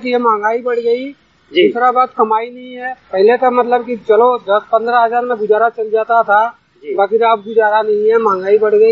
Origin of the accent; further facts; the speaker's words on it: Bihar, India; now in Aya Nagar, India; वैसे मैं बिहार का रहने वाला हूँ